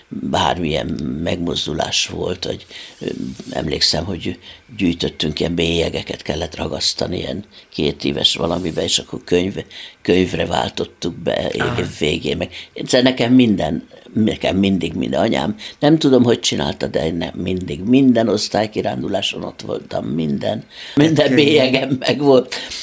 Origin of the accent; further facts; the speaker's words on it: Kaposvár, Somogy, Hungary; Hál' Istennek fiatalkorunkban Kaposváron elég sokszor leszállt az Isten.